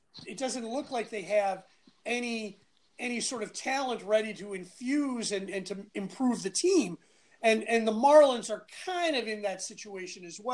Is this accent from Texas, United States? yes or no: no; Cincinnati, Ohio, United States; I hate to say this because I'm from Cincinnati, I used to be such a big Reds fan